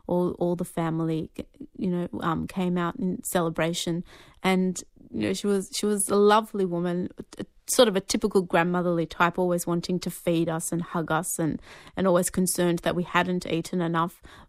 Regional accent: Australia; You know, I had never appreciated that growing up in Australia with him, and you know, I'd always seen him as a Palestinian

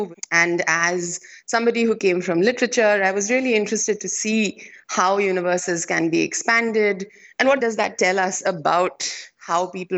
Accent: India; I grew up in India and I engaged with it, you know, while I was doing my undergraduate studies.

